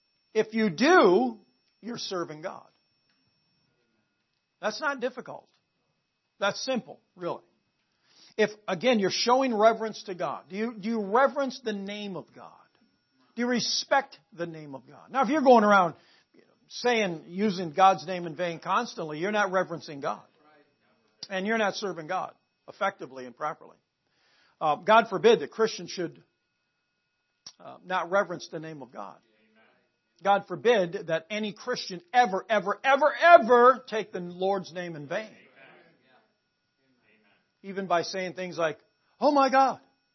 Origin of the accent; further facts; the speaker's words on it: United States; born there; I'm glad I'm an American. I'm glad I'm an American by birth.